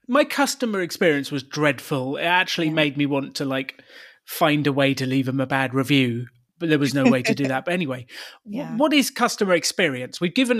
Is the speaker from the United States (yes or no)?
no; United Kingdom; And I'm very British.